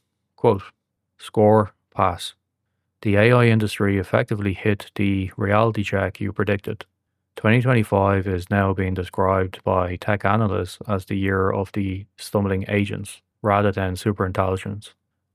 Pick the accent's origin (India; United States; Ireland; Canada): Ireland; I also predicted that Ireland, which is my home country, would be impacted